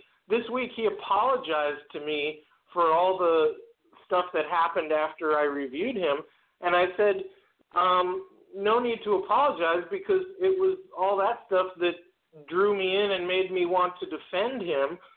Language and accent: English; New York, United States; I'm from New York. I'm a big boy. I can take criticism.